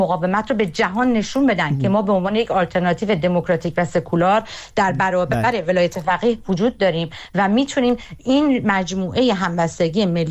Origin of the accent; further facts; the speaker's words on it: Iran; من یک ایرانی هستم، یک شهروند هستم، یک رأی دارم.